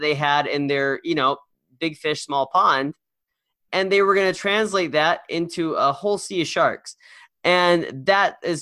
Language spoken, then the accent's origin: English; Seattle, Washington, United States; So Biden did make a stop in my home state, city of Seattle.